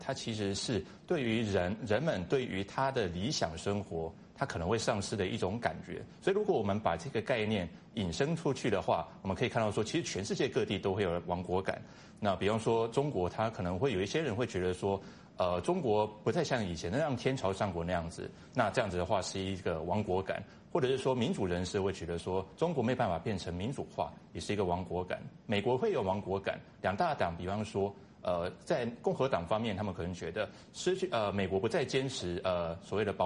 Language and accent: Chinese; Taiwan